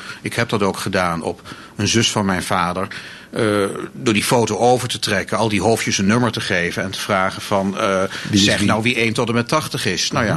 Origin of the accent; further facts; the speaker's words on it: Zwolle, Overijssel, Netherlands; now in Groningen, Netherlands; ik ben vanaf het moment dat ik vanuit mijn jeugd in Zwolle in Groningen terecht ben gekomen, bovenal schrijver geweest.